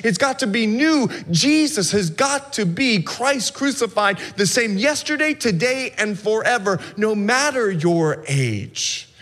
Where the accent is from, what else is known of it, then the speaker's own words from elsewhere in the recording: Florida, United States; but I remember when I was growing up in Florida. Listen, I was there 16 years old.